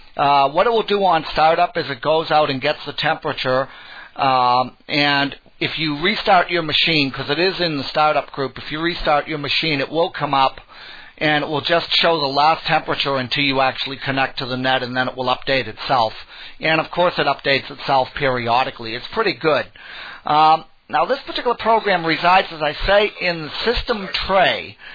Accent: United States; And because I'm American, I have mine set to Fahrenheit, of course.

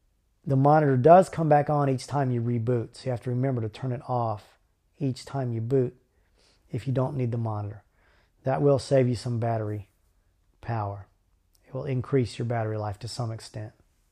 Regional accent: College Station, Texas, United States; And again … from College Station, Texas.

